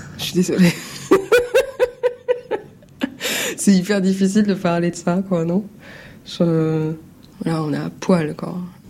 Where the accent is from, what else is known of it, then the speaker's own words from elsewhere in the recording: Maisons-Alfort, Île-de-France, France; qui vient de Maison Alfort.